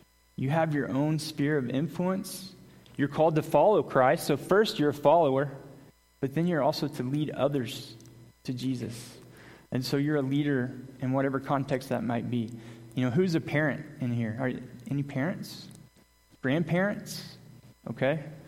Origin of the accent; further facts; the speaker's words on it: Arkansas, United States; My wife and I, I grew up in Northwest Arkansas.